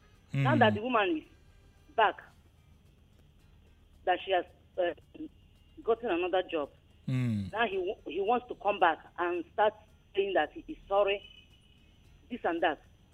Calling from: Makoko, Lagos, Nigeria; I'm calling from Makoko.

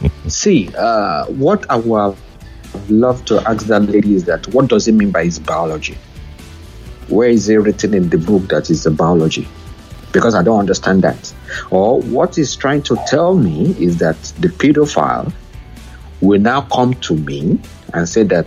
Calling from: United Kingdom; I'm calling from the UK.

